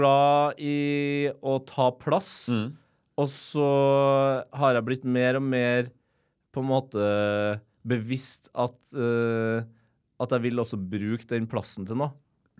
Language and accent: Norwegian; Trondheim, Trøndelag, Norway; Jeg vokste opp på Mål studentby, mm. Så, sammen med min mor, mm. I en pitteliten studentleilighet der.